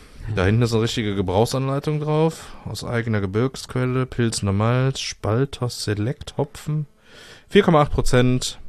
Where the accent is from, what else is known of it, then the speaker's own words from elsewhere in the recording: Cologne, North Rhine-Westphalia, Germany; als Kölner